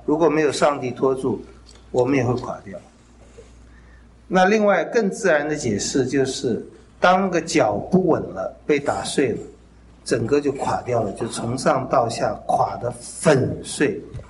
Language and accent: Chinese; China; 这一点我们中国人可能体会最强，因为中国人最怕人忘记他嘛。